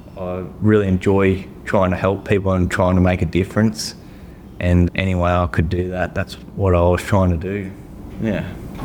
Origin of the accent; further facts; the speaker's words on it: Goulburn, New South Wales, Australia; Originally, I'm from Goulburn, and it's quite a cold state, or a cold, what is it? A cold area, isn't it?